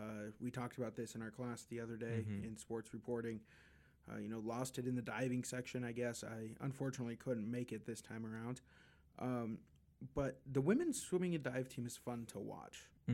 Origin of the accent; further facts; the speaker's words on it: Lewistown, Montana, United States; Sam Fulbright, a senior out of my hometown, Lewistown, Montana, came in at 21st.